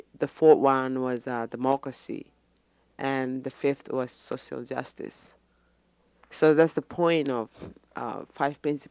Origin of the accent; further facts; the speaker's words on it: Timor-Leste; English is a second language; I just know my name is, I came from East Timor, I live in Dili.